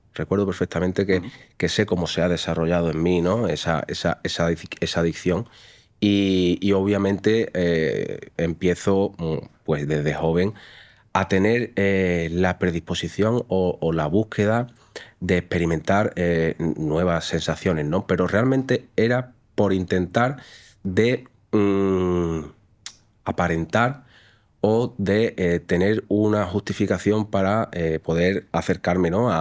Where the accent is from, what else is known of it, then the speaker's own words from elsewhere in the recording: San José del Valle, Andalusia, Spain; also born or lived in Chiclana de la Frontera; como ya tú acabas de decir, y yo tengo 32 años, vengo de Cádiz, de Chiclana de la Frontera. Bueno, realmente soy de un pueblo que se llama San José del Valle.